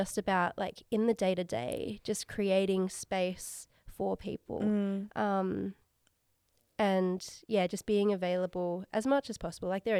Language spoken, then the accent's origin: English; Adelaide, South Australia, Australia; now in Sydney, Australia; You know, I grew up in Adelaide. I didn't grow up in Sydney.